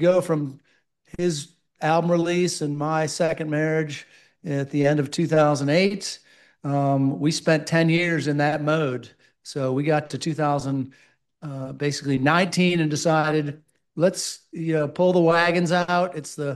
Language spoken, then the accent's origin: English; Chicago, Illinois, United States; we were putting 16, 18, 20, 24,000 people in my hometown gig in Chicago, Illinois.